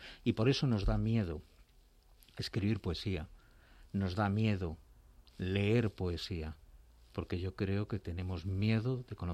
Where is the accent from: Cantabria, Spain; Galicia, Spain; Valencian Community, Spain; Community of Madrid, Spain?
Community of Madrid, Spain; Madrid; Pues yo nací en Madrid, nací en la plaza del Conde Vallesuchil.